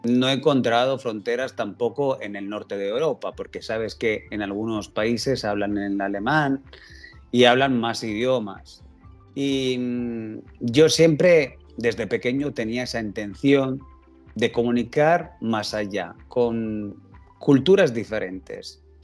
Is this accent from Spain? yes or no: no; Switzerland; now in United States; Y yo, como crecí en Suiza, también en Suiza hay esta cultura, ¿no?, de la multicultura.